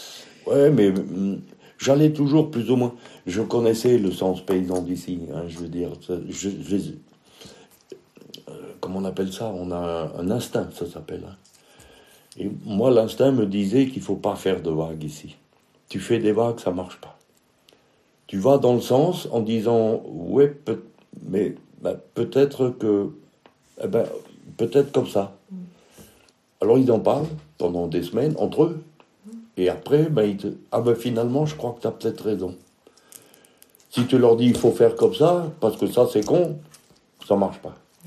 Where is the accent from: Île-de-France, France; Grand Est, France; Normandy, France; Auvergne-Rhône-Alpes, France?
Grand Est, France; Moi, je suis alsacien déjà, ça n'a rien à voir avec la mentalité d'ici déjà.